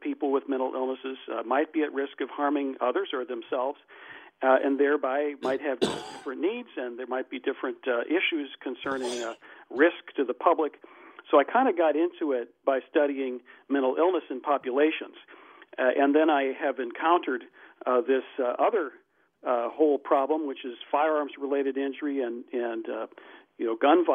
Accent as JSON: {"language": "English", "country": "Ecuador", "tie": "born or raised there", "also_born_or_lived": "Minnesota, United States", "said": "But I didn't live there very long. And I moved as a young child to Ecuador, where my father was a medical missionary."}